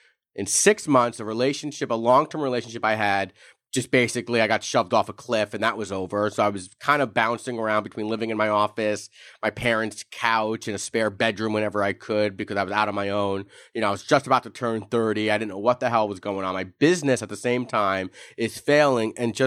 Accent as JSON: {"language": "English", "region": "New York", "country": "United States", "moved": "as an adult", "said": "So I'm originally from New York, and so throughout my whole upbringing, you know, I was surrounded just by the creative arts, by musicians, and upon moving to Southern California in the late 90s"}